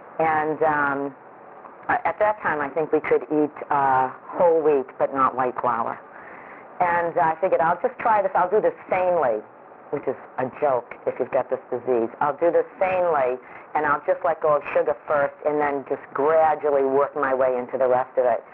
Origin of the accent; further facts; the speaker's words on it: Beverly, Massachusetts, United States; I'm from Beverly, Massachusetts.